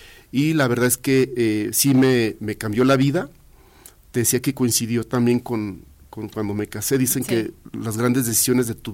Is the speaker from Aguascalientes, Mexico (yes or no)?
yes; Aguascalientes, Mexico; Sí, mira, pues, soy de Aguascalientes.